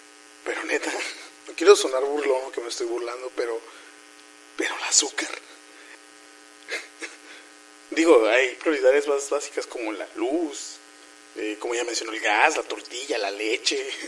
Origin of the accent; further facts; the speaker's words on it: Tijuana, Baja California, Mexico; born there; Mi ciudad natal, Tijuana.